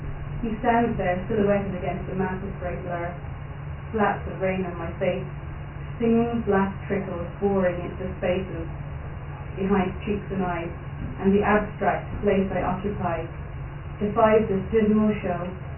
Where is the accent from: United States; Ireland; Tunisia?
Ireland; Carlow, Leinster; also born or lived in Melbourne, Australia; For years I debated whether I was really from Dublin, but I was born in Melbourne. Then my parents moved to Carlow. So I thought, I'm going to support, so I'm going to tell everyone I'm from Carlow